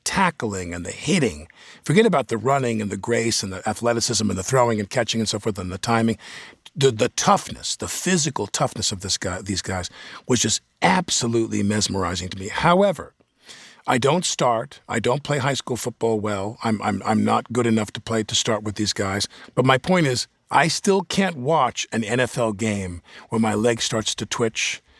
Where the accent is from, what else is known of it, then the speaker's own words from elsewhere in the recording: Massapequa, New York, United States; I'm from Massapequa, Long Island, and they had 2 high schools.